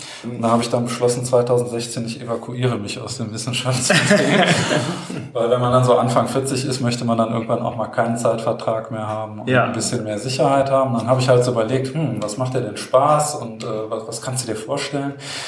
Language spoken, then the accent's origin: German; Mechernich, North Rhine-Westphalia, Germany; also born or lived in Bonn; also ich bin in Bonn am Rhein geboren, 1975, und da hat es mich dann aber nicht so lange gehalten, weil meine Eltern eigentlich in der Eifel gelebt haben, also in einem kleinen Städtchen Mechernich, das bei Euskirchen